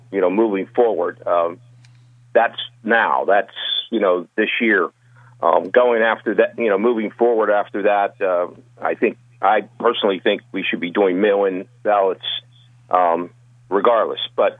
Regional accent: Pennsylvania, United States; I'm from Allegheny County, as you mentioned, from our county election folks.

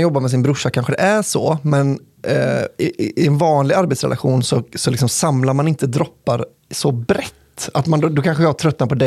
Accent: Västra Götaland County, Sweden; här är en historia från en lagom stor stad i Bohuslän. Mm. Där jag är från.

